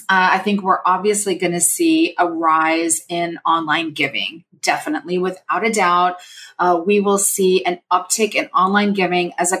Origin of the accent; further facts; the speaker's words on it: Austin, Texas, United States; I started a nonprofit in my hometown of Austin, Texas, to empower girls in math, science, engineering, and technology